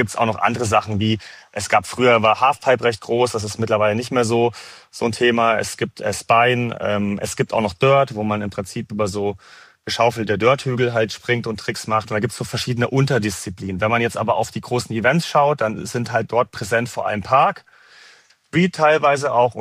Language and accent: German; Munich, Bavaria, Germany; now in Stuttgart, Germany; ich wohne in Stuttgart, ich bin ursprünglich aus München. So, da sind meine Roots, da habe ich auch 20 Jahre lang gewohnt